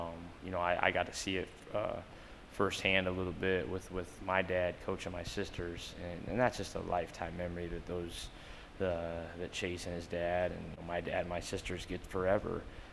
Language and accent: English; Atlantic, Iowa, United States; You know, I grew up in Atlantic, watching Atlantic athletics as a little kid.